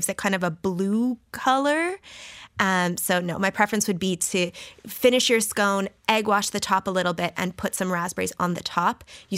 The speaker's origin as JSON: {"language": "English", "country": "Canada", "said": "I'm from Canada, just to be clear."}